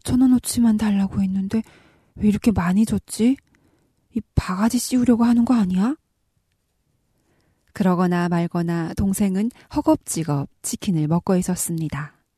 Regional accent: North Korea

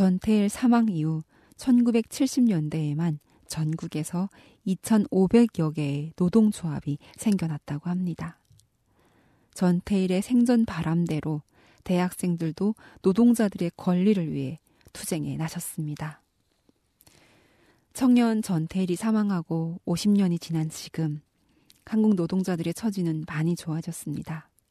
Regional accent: North Korea

